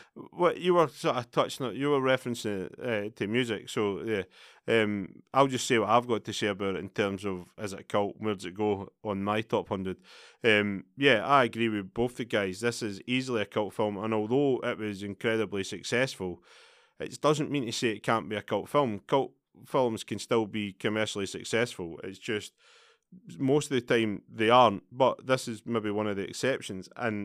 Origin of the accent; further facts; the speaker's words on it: Scotland, United Kingdom; Maybe I'm biased because I'm Scottish